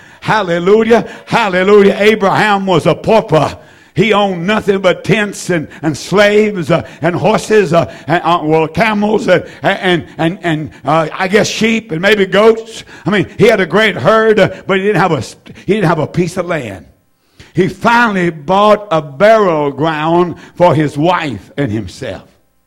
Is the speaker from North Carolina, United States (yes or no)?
yes; Roxboro, North Carolina, United States; home, Roxborough, North Carolina. Beautiful little town there in the tobacco country. And I love to say I'm from Roxborough.